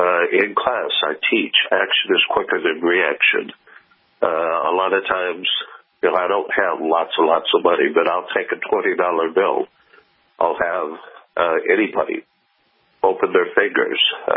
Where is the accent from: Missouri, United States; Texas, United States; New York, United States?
Missouri, United States; Kansas City; I'm from Kansas City. Killings happen every day up there.